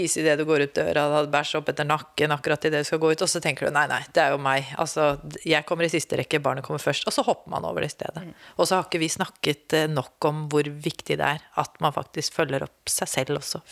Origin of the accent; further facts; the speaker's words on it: Norway; Ja, jag är väldigt norsk i dette svenske våglängdgrejen här.